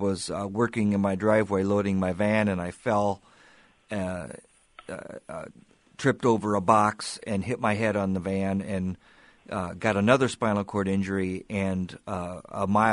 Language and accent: English; Fort Dodge, Iowa, United States; Well, I grew up in Fort Dodge